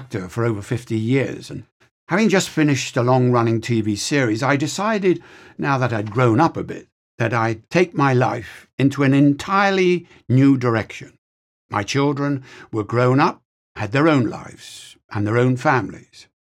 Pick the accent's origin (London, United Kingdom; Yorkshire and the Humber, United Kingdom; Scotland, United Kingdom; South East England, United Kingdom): London, United Kingdom; born there; I was born in London into what's called the working class.